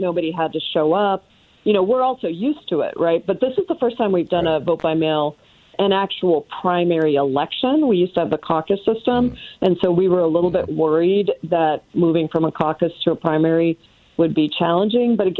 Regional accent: Washington, United States; I come from Washington State. You in Colorado, you have a great vote by mail system as well.

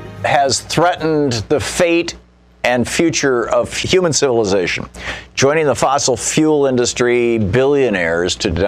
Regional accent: Lansing, Michigan, United States; I grew up in Lansing, Michigan

